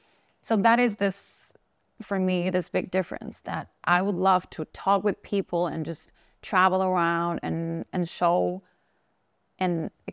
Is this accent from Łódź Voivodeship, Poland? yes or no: yes; Radomsko, Łódź Voivodeship, Poland; English is a second language; So I just went to my hometown. Little hometown, 50,000 people, Radomsko. Say hello to them.